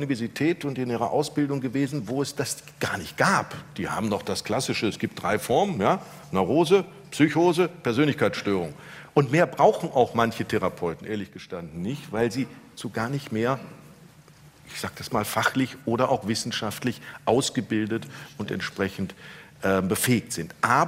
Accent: Dresden, Saxony, Germany; ich komme aus Dresden und mache viel für Ostsachsen.

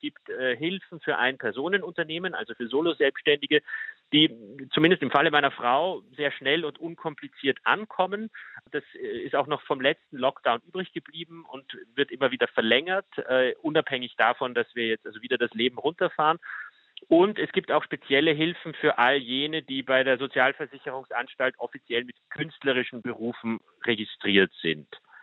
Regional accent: Vienna, Austria; Also ich bin jetzt 37, ich bin in Wien geboren

